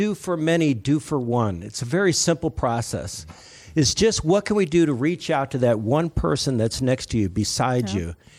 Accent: Detroit, Michigan, United States; also born or lived in Los Angeles; it was a really bad situation that I grew up in Detroit. It was actually safer and better in L.A.

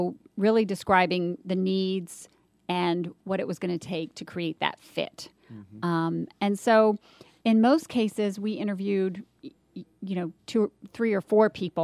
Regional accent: California, United States; now in Atlanta, United States; I've been in Atlanta for, I'm actually a California native, but my friends would say I'm from the South now. So been here over 26 years

